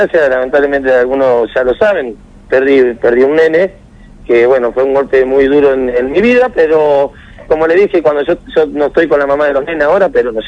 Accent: Las Flores, Buenos Aires Province, Argentina; yo soy de Las Flores, están todos enloquecidos, ayer llegué a Las Flores.

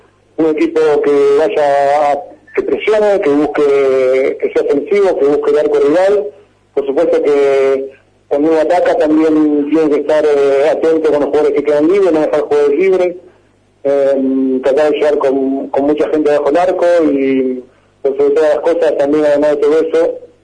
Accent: Buenos Aires, Argentina; yo que vengo de Buenos Aires también

